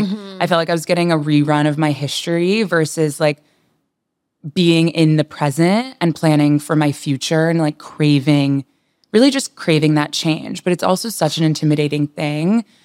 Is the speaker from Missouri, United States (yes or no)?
no; Los Angeles, California, United States; moved away as an adult; now in Austin, United States; So I moved to Austin from Los Angeles. So Kenzie and I are both from LA, but didn't know each other.